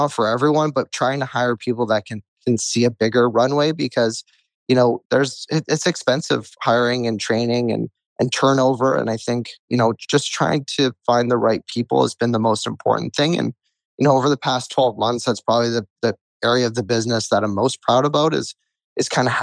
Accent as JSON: {"language": "English", "town": "Port Moody", "region": "British Columbia", "country": "Canada", "tie": "born or raised there", "said": "I grew up in Port Moody myself, know the area really well"}